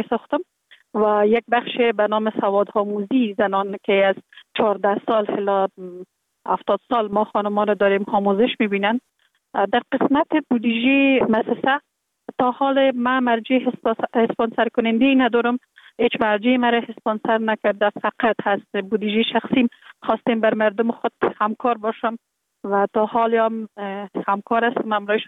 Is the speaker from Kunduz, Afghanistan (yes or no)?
no; Kabul, Afghanistan; born or raised there